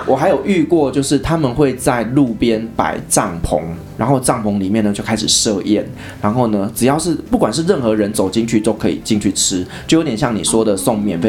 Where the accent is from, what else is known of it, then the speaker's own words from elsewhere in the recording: Taiwan; 但是不行，因为我是台湾人